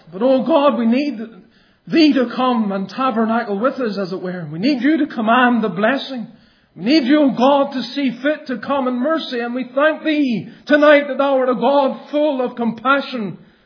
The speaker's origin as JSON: {"language": "English", "town": "Ballymoney", "region": "Northern Ireland", "country": "United Kingdom", "tie": "born or raised there", "also_born_or_lived": "Scotland", "said": "I was born in Scotland and grew up in Ballymoney in Northern Ireland."}